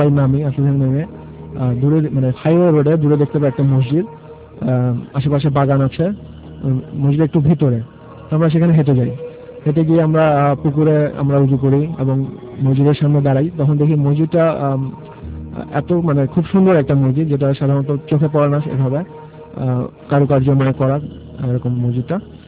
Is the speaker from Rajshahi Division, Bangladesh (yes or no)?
no; Uttara, Dhaka Division, Bangladesh; আমি উত্তরা থেকে এসেছি, চট্টগ্রাম ইউনিভার্সিটিতে আমি বিবে করছি।